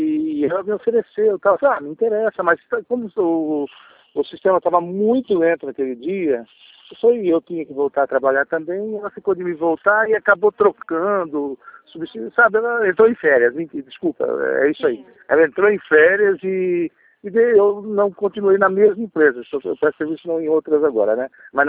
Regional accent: Lençóis Paulista, São Paulo, Brazil; Eu sou de Lençóis Paulista.

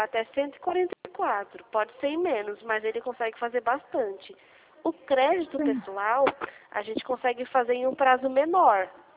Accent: Cosmópolis, São Paulo, Brazil; De Cosmópolis.

